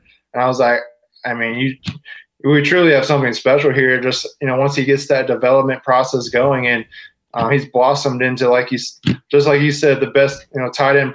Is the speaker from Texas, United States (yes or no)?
yes; Manvel, Texas, United States; Manville, Texas.